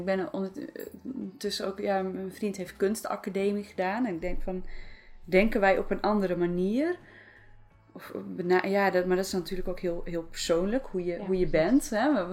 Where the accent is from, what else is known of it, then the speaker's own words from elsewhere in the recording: Friesland, Netherlands; ik ben opgegroeid in Friesland, dus ook altijd bij het water.